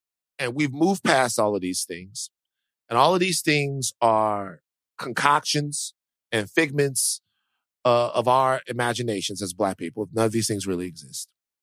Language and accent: English; Deep South, United States; I'm from the Deep South, okay? I'm from the Deep South. And being from the Deep South, I'm very proud to be from the Deep South.